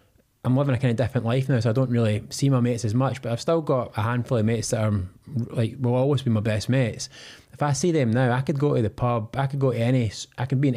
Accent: Scotland, United Kingdom; growing up in Scotland, you know, where I grew up, it's quite hard to be a young guy at 22 that doesn't drink alcohol.

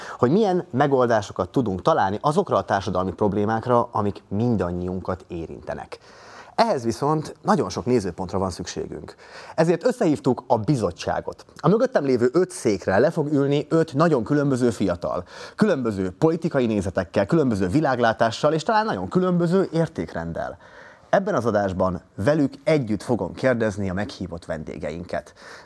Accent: Miskolc, Borsod-Abaúj-Zemplén, Hungary; Én is úgy szocializálódtam otthon Miskolcon

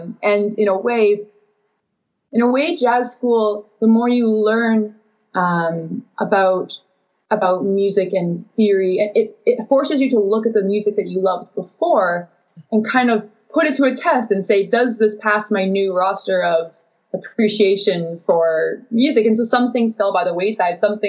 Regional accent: North Vancouver, British Columbia, Canada; Oh, well, I grew up in North Vancouver. So just over the bridge.

